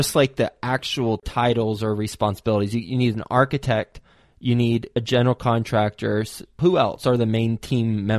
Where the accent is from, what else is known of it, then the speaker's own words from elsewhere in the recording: Texas, United States; I am from Texas, and now when you say water rights, now I'm thinking of your oil or gas rights with your property.